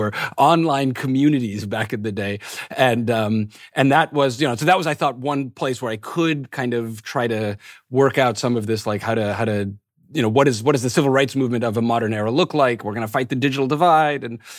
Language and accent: English; New York, United States; I grew up in New York in a moment when it was, the dominant political question was, how do we have more law and order and tough on crime?